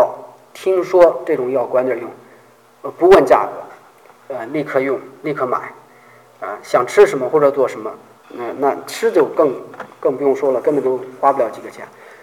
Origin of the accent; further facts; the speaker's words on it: China; now in United States; 那我们过去在小时候在中国的时候受教育啊